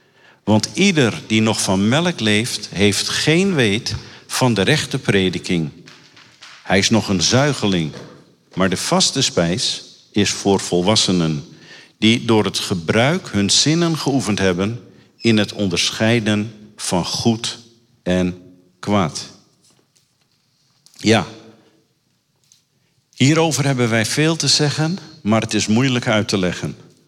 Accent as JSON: {"language": "Dutch", "town": "Diemen", "region": "North Holland", "country": "Netherlands", "tie": "born or raised there", "said": "ik kom uit de buurt van Amsterdam. Wij wonen, Marion en ik wonen in Diemen. We zijn er zelfs geboren. Toen was het nog een klein dorp."}